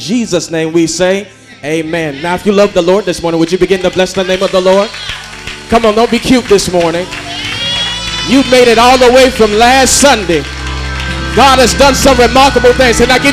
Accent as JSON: {"language": "English", "region": "the South", "country": "United States", "said": "And listen, I am from the South, so I'm a little country boy."}